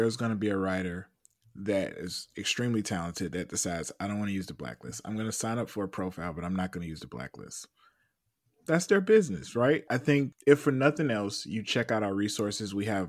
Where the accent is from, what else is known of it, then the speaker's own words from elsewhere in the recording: Atlanta, Georgia, United States; I'm from Atlanta, Southwest Atlanta.